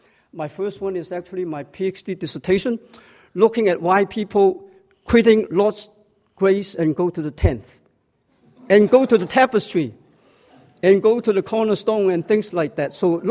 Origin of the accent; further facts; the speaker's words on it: Toronto, Ontario, Canada; When I grew up in Toronto, Chinese Alliance in Toronto.